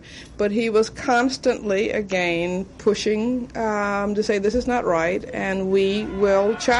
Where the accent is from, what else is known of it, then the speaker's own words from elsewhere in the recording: the South, United States; as a young black girl growing up in the South at that time